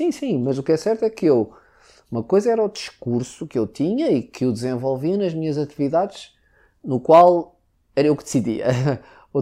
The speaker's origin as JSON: {"language": "Portuguese", "region": "Lisbon", "country": "Portugal", "said": "nós somos lisboetas e estamos em Lisboa"}